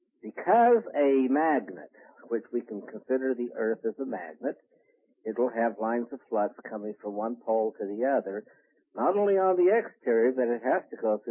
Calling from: Utah, United States

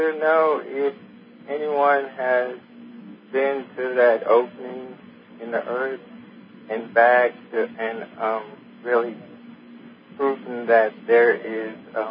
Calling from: San Antonio, Texas, United States; I'm calling from San Antonio, Texas.

